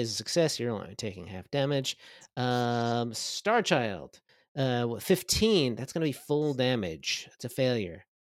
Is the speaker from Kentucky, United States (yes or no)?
no; New Jersey, United States; I'm from South Jersey, which is almost Philadelphia, so please respect my culture.